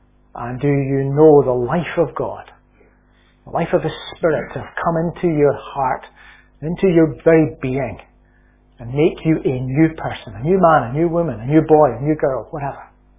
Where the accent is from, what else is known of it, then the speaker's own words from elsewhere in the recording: Scotland, United Kingdom; where I grew up in Lanarkshire, we lived not very far from the Clyde Valley.